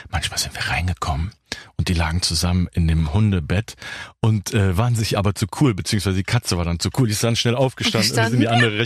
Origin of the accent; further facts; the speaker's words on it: Cologne, North Rhine-Westphalia, Germany; und ich sage immer, ich komme aus Kalk, ja.